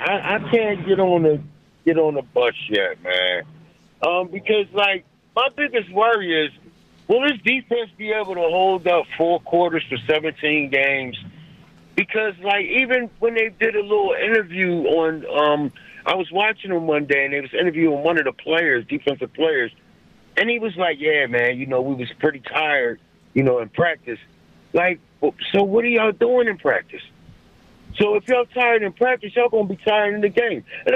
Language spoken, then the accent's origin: English; Philadelphia, Pennsylvania, United States; Hey, man, I'm going to keep it basic. I'm from Philly.